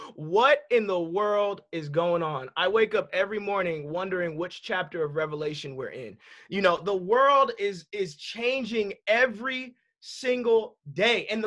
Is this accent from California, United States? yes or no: yes; Los Angeles, California, United States; I grew up in Los Angeles.